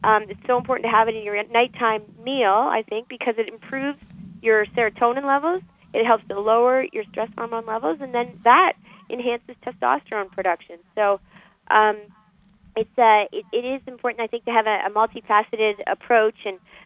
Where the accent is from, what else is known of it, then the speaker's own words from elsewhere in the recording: Canada; also born or lived in Spain; I was born in Spain, and then I moved to Canada just when I was abou